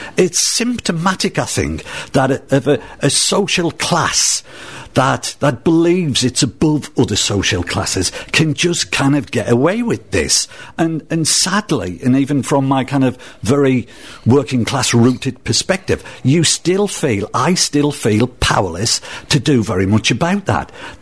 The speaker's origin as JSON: {"language": "English", "town": "Sunderland", "region": "North East England", "country": "United Kingdom", "said": "No, I'm a northeasterner, I'm from Sunderland."}